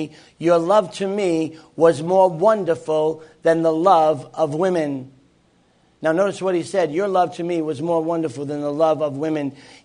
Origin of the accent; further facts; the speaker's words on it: New England, United States; Where are you folks from? And we said, we're from New England.